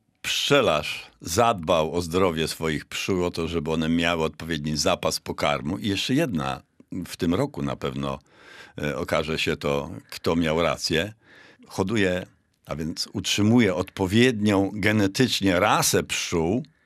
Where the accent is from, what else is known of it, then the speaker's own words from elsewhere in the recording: Pomeranian Voivodeship, Poland; bo ja byłem jeszcze w szkole podstawowej, to mojej wsi na Kaszubach była tylko pszczoła północna